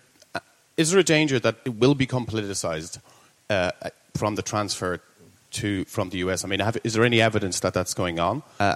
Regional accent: Dublin, Leinster, Ireland; I'm from Dublin.

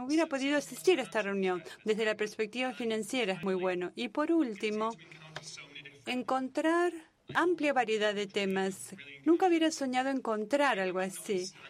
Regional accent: Ukraine; soy de Ucrania

